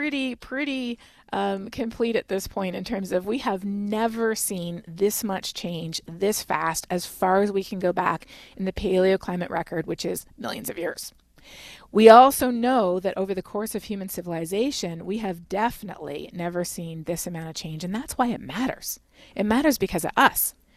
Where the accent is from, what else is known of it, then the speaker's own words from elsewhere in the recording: Canada; Well, growing up in Canada myself, you learn about climate change in school